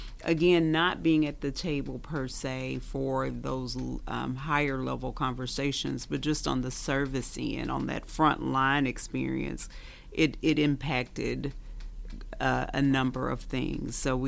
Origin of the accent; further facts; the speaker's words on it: Louisiana, United States; I'm not native to this area. I'm not from South Louisiana. I'm from the central part of the state.